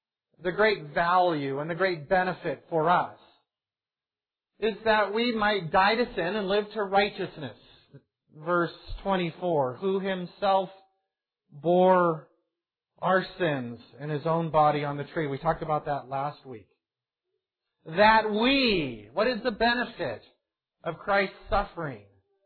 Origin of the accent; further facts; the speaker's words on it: United States; I'm an American. Things go well.